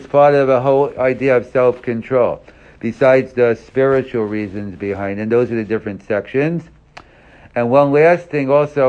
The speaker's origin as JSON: {"language": "English", "region": "New York", "country": "United States", "said": "I'm from New York, so a big Jewish area."}